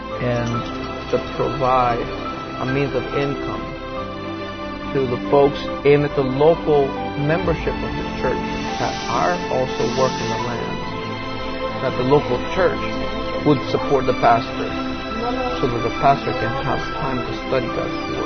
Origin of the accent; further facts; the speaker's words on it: Honduras; I was born in Honduras. I can remember growing up crossing river on my dad's back to rural areas in Honduras to preach the gospel.